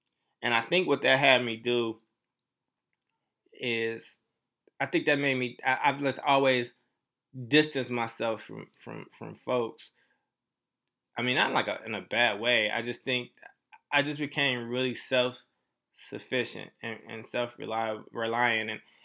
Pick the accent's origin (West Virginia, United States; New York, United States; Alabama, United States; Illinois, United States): Illinois, United States; Chicago; also born or lived in Paducah, Kentucky / Oakland, California / Stockton, California; I grew up all over this country. I grew up in Chicago, Illinois, Paducah, Kentucky, and Oakland, California, and Stockton, California.